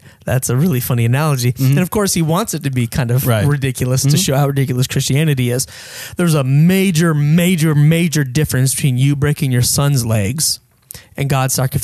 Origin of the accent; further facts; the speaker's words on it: United States; born there; I was born in the United States, 1978.